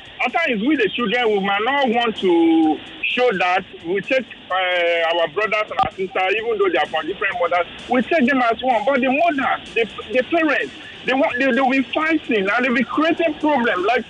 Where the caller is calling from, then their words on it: Abuja, Federal Capital Territory, Nigeria; I'm calling you from Abuja.